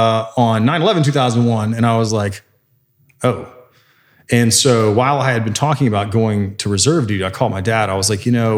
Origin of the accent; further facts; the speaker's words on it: the Carolinas, United States; now in Texas, United States; I grew up in Carolina and then moved to Texas in Denton County, north of Dallas.